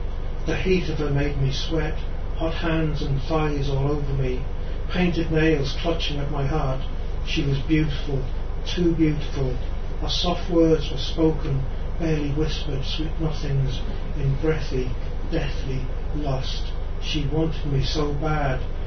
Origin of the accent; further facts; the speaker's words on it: Tipperary, Ireland; I grew up in Tipperary